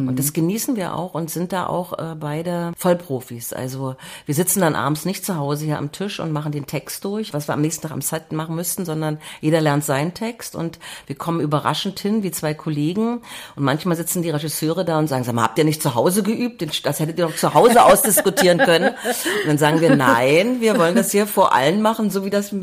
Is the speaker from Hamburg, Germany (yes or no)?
no; Wittenberg, Saxony-Anhalt, Germany; wenn ich in meiner Heimatstadt Lutherstadt-Wittenberg bin